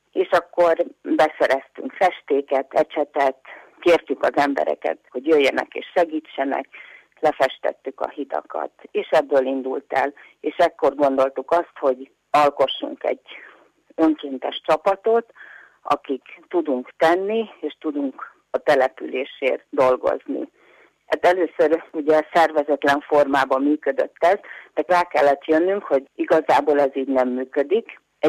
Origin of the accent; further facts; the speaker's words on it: Szalonna, Borsod-Abaúj-Zemplén, Hungary; now in Kozd, Hungary; Igazából én egy borsodi kis településen születtem, és ott is nőttem föl Szalonnán. Aztán 20 éves korunkban a férjemmel fölköltöztünk szerencsét próbálni Budapestre